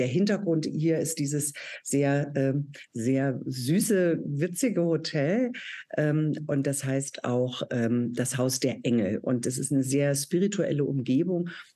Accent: Thuringia, Germany; moved away as an adult; Ich stamme aus Ostdeutschland, aus der DDR, da bin ich ja aufgewachsen.

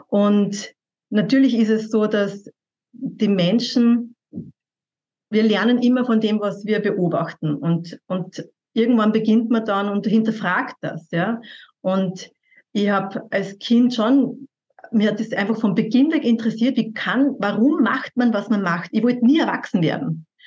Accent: Austria; wie man bei uns in Österreich sagt

